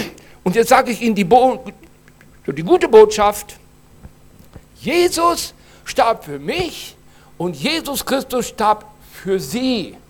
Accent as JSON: {"language": "German", "country": "Iran", "said": "So, und jetzt fahre ich als Iraner zurück zum Oldentrupper Hof"}